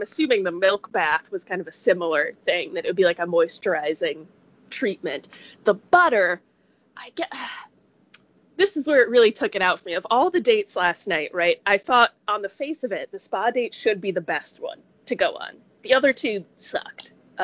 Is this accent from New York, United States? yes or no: yes; New York, United States; And I'd be like, I'm actually from New York.